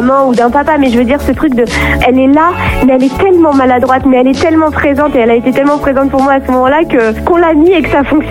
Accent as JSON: {"language": "French", "town": "Bordeaux", "region": "Nouvelle-Aquitaine", "country": "France", "said": "Moi je viens de Bordeaux, donc d'un milieu assez bourgeois"}